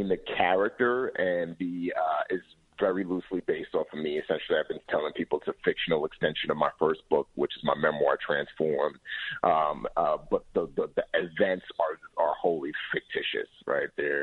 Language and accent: English; Bronx, New York, United States; I grew up in the Bronx, so I was a product of my environment